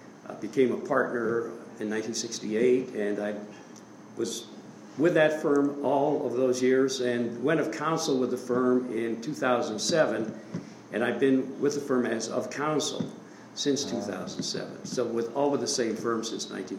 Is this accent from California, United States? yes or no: no; Centerville, Iowa, United States; All right, well, my wife Barbara and I were both born and raised in Centerville, Iowa, which is a county seat town about 90 miles south of here, just north of the Missouri border.